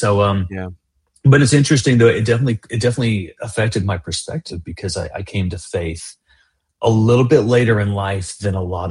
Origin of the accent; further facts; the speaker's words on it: Atlanta, Georgia, United States; So I'm born and raised in Atlanta. So my whole life I've been in Atlanta. Kind of grew up on the South Side.